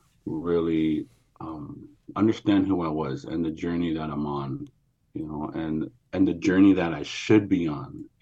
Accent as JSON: {"language": "English", "town": "Metlakatla", "region": "Alaska", "country": "United States", "said": "I'm from Metlakatla, Alaska"}